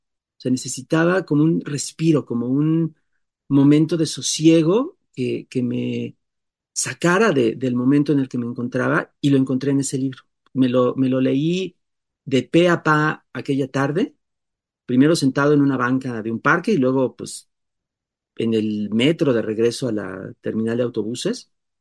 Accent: Toluca, State of Mexico, Mexico; Yo entonces vivía en Toluca, mi ciudad natal

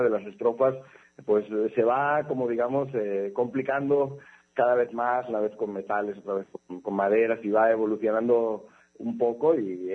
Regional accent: Guadalajara, Jalisco, Mexico; la Guadalajara y el Jalisco que tenemos hoy en día, ¿no? De ahí parten muchas cosas que hoy en día somos como tapatíos

